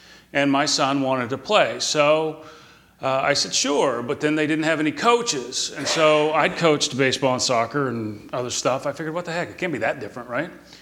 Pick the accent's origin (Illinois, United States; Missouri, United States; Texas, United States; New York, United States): Texas, United States; But now, I grew up here in Texas, and we didn't play ice hockey.